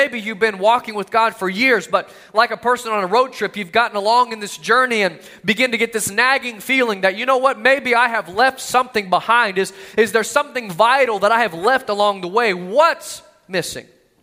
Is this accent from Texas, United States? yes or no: yes; Austin, Texas, United States; I remember growing up, we would take road trips. I grew up in Austin, Texas, and we weren't really grand vacationers.